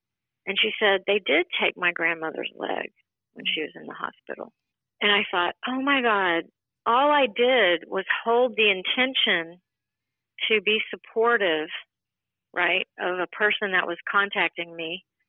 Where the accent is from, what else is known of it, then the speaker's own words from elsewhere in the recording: United States; I'm talking specifically when I say this about my experience as an American